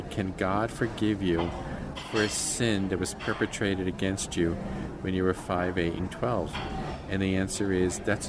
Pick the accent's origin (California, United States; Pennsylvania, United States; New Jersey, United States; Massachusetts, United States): New Jersey, United States; Growing up in Jersey, we were like every family in the Northeast.